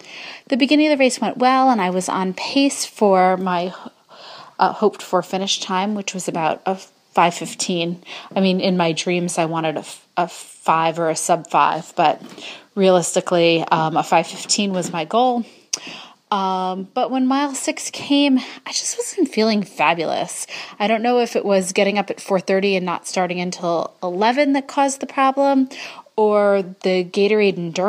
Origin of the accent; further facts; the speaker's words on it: New York City, New York, United States; born there; Seriously, I'm a New Yorker. I was born here. I haven't lived my whole life in New York, but I've lived a very good hunk of my life in New York